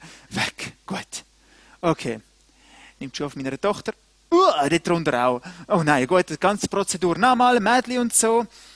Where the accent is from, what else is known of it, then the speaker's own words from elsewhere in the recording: Neftenbach, Zurich, Switzerland; als ich als Jugendlicher in Neftenbach war, hatte es einen Bach, der ist immer so spannend zum Spielen.